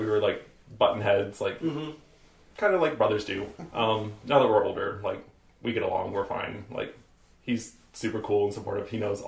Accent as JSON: {"language": "English", "town": "Fort Leonard Wood", "region": "Missouri", "country": "United States", "tie": "born or raised there", "said": "I grew up in South Central Missouri."}